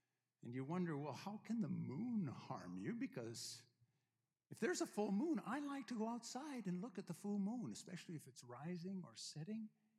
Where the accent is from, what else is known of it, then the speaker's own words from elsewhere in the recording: Minnesota, United States; I felt like I can walk on ice because, after all, I grew up in Minnesota.